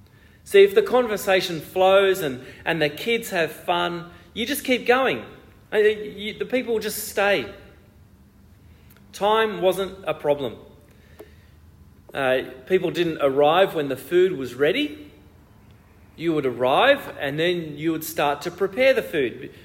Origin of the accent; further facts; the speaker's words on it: Australia; also born or lived in Ecuador; many of you know that Corinne and I grew up to Dutch migrants. It meant that we grew up in Australia, but the culture we grew up in, while we felt it was Australian, there were many things about it that were Dutch.